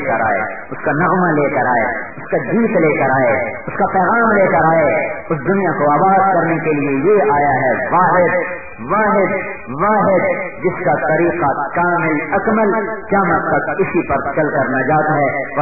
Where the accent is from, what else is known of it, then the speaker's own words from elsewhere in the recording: Khanewal, Punjab, Pakistan; میرا ضلع خانے وال ہے, وہاں میرا گاؤں ہے.